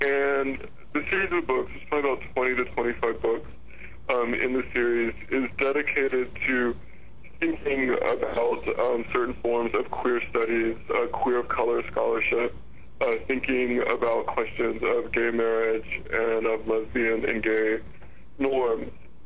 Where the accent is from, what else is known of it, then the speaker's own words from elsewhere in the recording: Alabama, United States; My home state of Alabama had one.